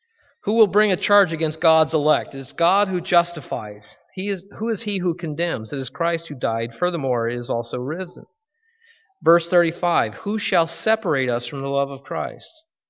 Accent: Cincinnati, Ohio, United States; I can say the same about where I grew up in Cincinnati.

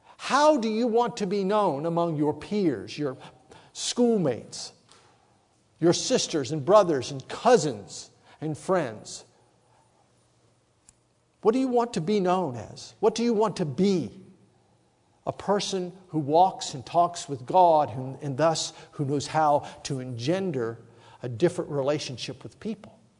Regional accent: Ohio River Valley, United States; 39 years ago, growing up in the Ohio River Valley, just south of Pittsburgh, West Virginia, our family began to read and study the Bible in a different way.

